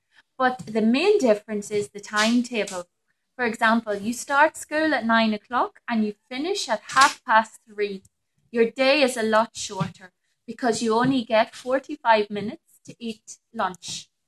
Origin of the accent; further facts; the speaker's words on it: Northern Ireland, United Kingdom; Well, as you know, I'm Irish. I'm from Northern Ireland, yeah?